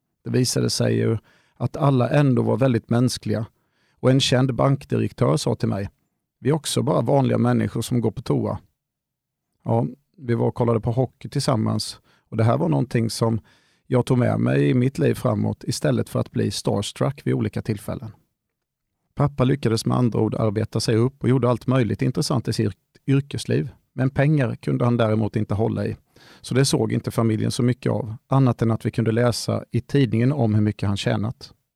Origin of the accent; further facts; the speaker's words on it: Nässjö, Jönköping County, Sweden; Jag kommer från Grimstorp utanför Nässjö, där jag växte upp med min mamma, pappa och min lilla syster.